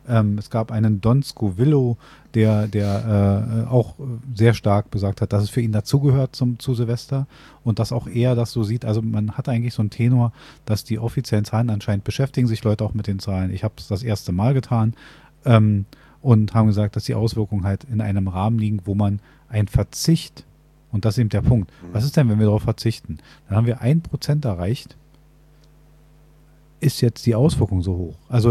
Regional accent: Berlin, Germany; wir leben in einer Großstadt, also wir als Berliner

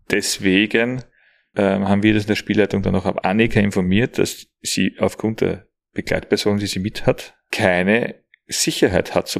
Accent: Austria; Aber das kennt man nur bei uns in Österreich, gell?

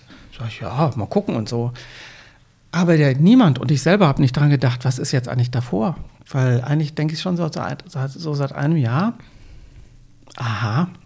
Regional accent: North Rhine-Westphalia, Germany; Ich komme aus dem friedlichen, katholischen Münsterland. Da ist man viel netter zu sich, ne?

